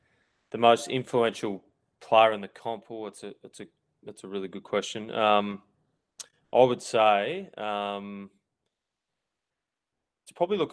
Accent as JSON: {"language": "English", "town": "Gold Coast", "region": "Queensland", "country": "Australia", "tie": "born or raised there", "also_born_or_lived": "Melbourne", "said": "and we stayed on the Gold Coast ever since. Just such a great lifestyle in here. And I grew up here and played all my football here, and then moved to Melbourne"}